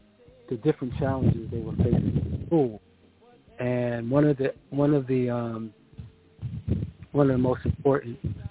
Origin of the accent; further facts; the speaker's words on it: New Haven, Connecticut, United States; born there; now in Virginia, United States; I was born in New Haven, Connecticut